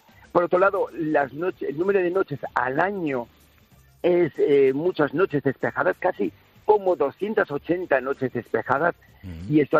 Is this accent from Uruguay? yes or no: no; Navarre, Spain; also born or lived in Extremadura; Soy autóctono de Navarra, pero por motivos laborales me tuve que trasladar a Extremadura.